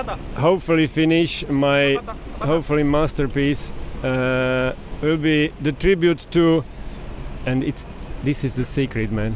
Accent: Czechia; English is a second language; Republika Czeka, but I am Slovak from Czech Republic, so I usually say I am Czechoslovakian.

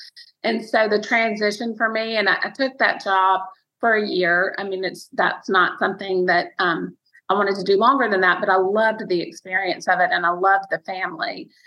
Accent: Montgomery, Alabama, United States; also born or lived in Nashville; I grew up in Montgomery, Alabama. And so I didn't want to go to New York or LA at the time. I wanted to be close to home, and my mother's from Nashville.

